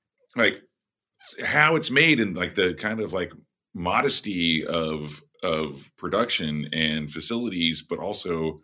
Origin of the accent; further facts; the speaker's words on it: Southwest, United States; I mean, like I'm from the Southwest.